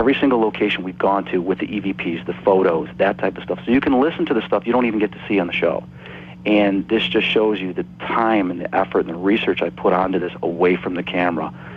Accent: Chicago, Illinois, United States; we get to film in my hometown here in Chicago

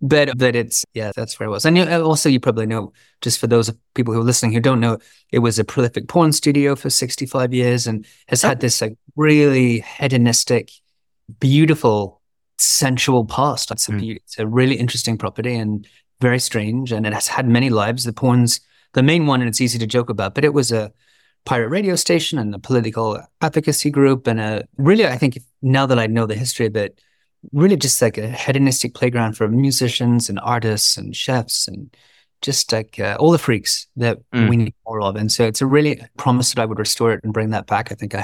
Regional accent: Australia; I grew up in Outback Australia. My mom and dad are honey farmers.

